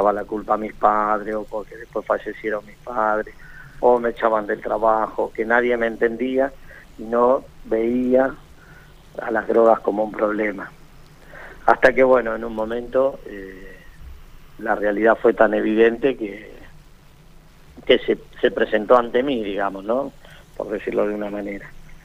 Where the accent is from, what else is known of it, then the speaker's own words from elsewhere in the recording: Buenos Aires, Argentina; Yo soy de aquí de Buenos Aires.